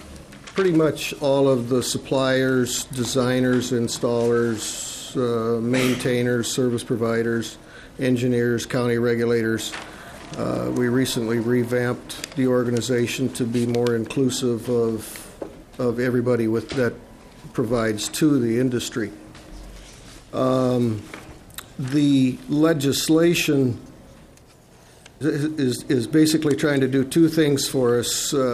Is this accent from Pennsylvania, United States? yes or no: no; Willmar, Minnesota, United States; I come from Wilmer, Minnesota.